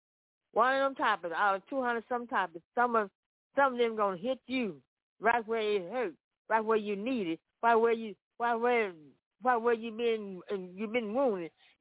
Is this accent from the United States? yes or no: yes; Memphis, Tennessee, United States; Yes, I am. Yes, I am. We're from Memphis, Tennessee.